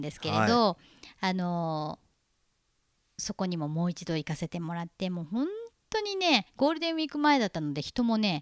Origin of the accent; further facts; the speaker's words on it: Kanagawa, Japan; 私の生まれ育ったところの本当に近くに実家が